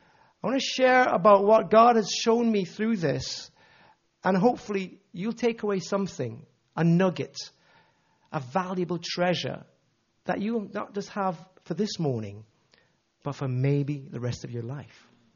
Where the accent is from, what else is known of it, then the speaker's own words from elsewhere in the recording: Kingston, Jamaica; now in England; You know, I'm from a religious background. I was brought up in Kingston, Jamaica.